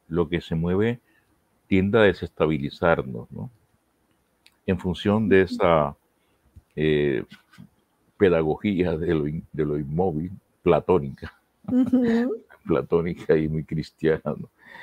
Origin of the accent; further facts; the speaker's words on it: Santa Catalina, Bolívar, Colombia; Yo de niño miraba mucho le comento, en Santa Catalina, donde yo nací, que era un pueblo del Caribe, etcétera, etcétera, no había luz en ese momento